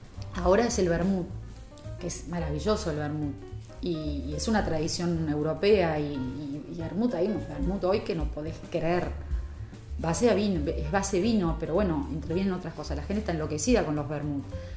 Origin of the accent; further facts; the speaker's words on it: Argentina; Soy argentina, sabes que nos gusta mucho el dulce de leche, ¿no?